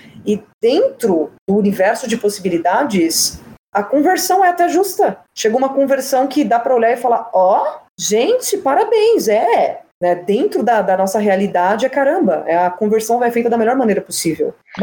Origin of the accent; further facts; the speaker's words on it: Brazil; sou brasileira. Fui comprar uma guitarra nos Estados Unidos porque lá é muito mais barato.